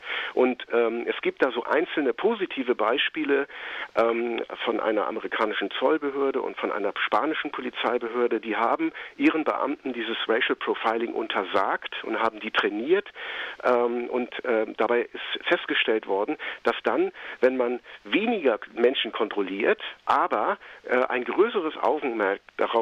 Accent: Germany; Ich kann als Deutscher nur wenige Verstöße nach dem Ausländerrecht verüben.

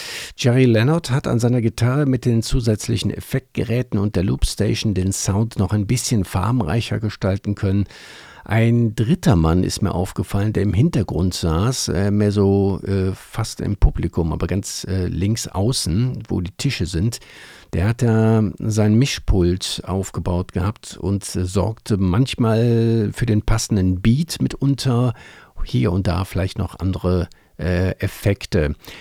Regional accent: North Rhine-Westphalia, Germany; born there; now in Freiburg, Germany; So sehe ich das auf jeden Fall als gebürtiger Rheinländer, der seit über 20 Jahren hier lebt in Freiburg.

